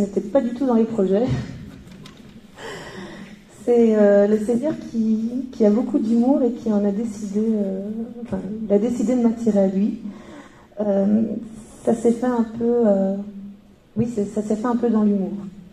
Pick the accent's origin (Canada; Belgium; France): Belgium; moi je suis d'origine marocaine. J'ai vécu dans un quartier populaire ici en Belgique. Je suis née en Belgique.